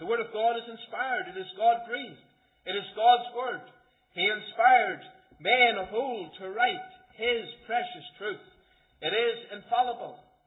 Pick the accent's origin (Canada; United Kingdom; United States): United Kingdom; Northern Ireland; Like myself, I was originally from Antrim.